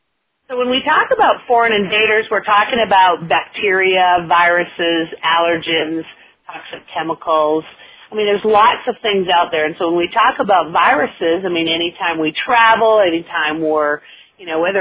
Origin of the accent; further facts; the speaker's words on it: Beaumont, Alberta, Canada; I am from Beaumont, Alberta, Canada, but right now I'm in St. George, and this is where we spend our winters.